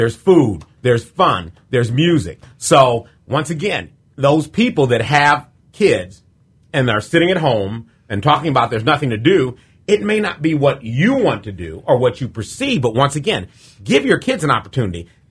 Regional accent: Galesburg, Illinois, United States; My new mindset is treat my hometown like I'm a tourist. That means look for something every day with a tourist mindset. And, man, I mean, Galesburg's got a lot of things.

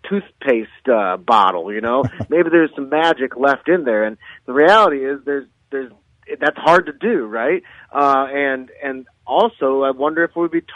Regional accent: St. Louis, Missouri, United States; because I grew up in St. Louis and in Cardinals country

